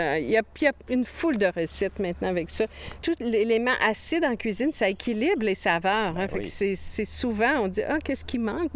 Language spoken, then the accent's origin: French; Quebec City, Quebec, Canada; même si j'ai été élevée à Québec, dans la ville de Québec